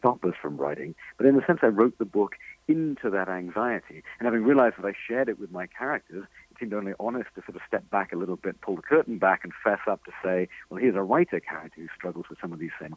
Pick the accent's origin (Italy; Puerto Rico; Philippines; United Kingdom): United Kingdom; Coventry, West Midlands; now in Ann Arbor, United States; I live near Detroit now in Ann Arbor, but I can remember when I grew up in England. I came from a town called Coventry. It's in the Midlands, as we call it in England, very like the Midwest in the U.S., and car country.